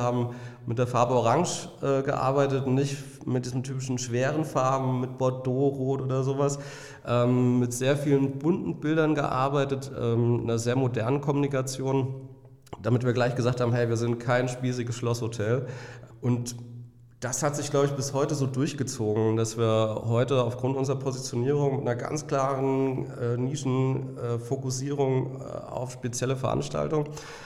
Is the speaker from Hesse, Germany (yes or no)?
yes; Alsfeld, Hesse, Germany; ich komme aus Alsfeld.